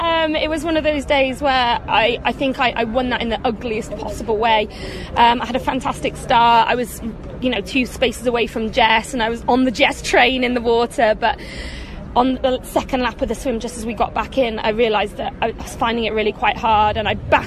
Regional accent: Manchester, North West England, United Kingdom; now in Leeds, United Kingdom; I'm originally from Manchester, but I've been in Leeds nearly 6 years now

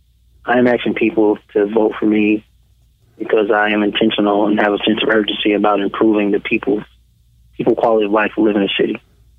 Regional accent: Birmingham, Alabama, United States; Well, the short version is I am a son of Birmingham. I was born and raised in Birmingham. My family's from here. All my extended family's from here.

